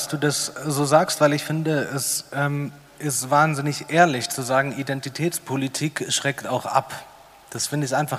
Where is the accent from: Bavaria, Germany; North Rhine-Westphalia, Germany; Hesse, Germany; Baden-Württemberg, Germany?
Baden-Württemberg, Germany; Stuttgart; now in Hamburg, Germany; Ich bin ja ein Stuttgarter und ich wohne in Hamburg, aber nichtsdestotrotz sind 50% von mir aus dem Iran